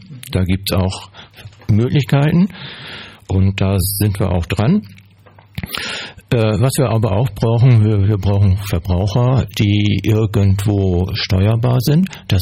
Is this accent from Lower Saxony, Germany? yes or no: yes; Lower Saxony, Germany; born there; ich komme aus Zitilien-Groden, gebürtig aus Ostfriesland, also hier aus der Region, kann man sagen.